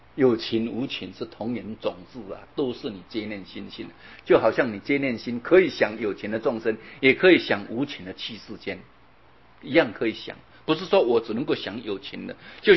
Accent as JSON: {"language": "Chinese", "country": "Taiwan", "said": "我们一看，嗯，这个好像不是我们台湾人，你一看就看得出来啊。"}